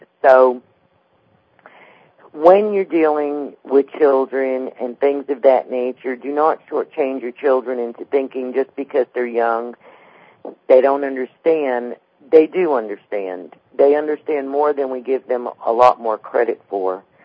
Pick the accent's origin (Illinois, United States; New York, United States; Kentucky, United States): New York, United States; New York City; growing up in New York City, we, you know, were made very aware of the dangers that could befall a child.